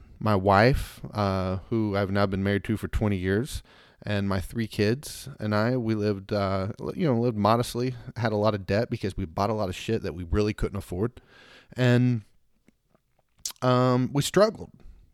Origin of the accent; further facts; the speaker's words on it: Oklahoma, United States; now in Orlando, United States; I live in Florida, Orlando, Florida right now. I am from Oklahoma originally.